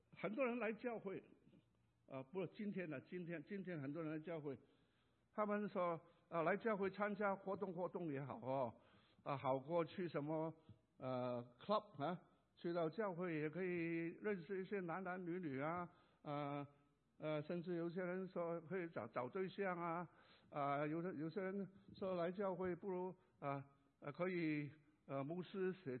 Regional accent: Guangdong, China; 以前我在香港是，我是广东人的

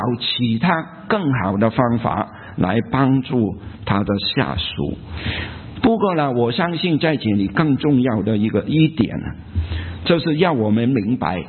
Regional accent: China; 我们中国人有一句话，他说临溪白须公，莫溪少年穷啊

